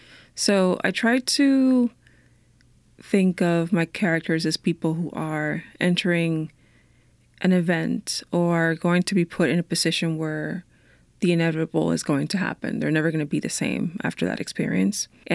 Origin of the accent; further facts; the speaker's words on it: Dominican Republic; moved away; Like, obviously, I know where I'm from, but no one had ever asked me that before. Yeah. Because I had just been, you know, in the Dominican Republic all my life.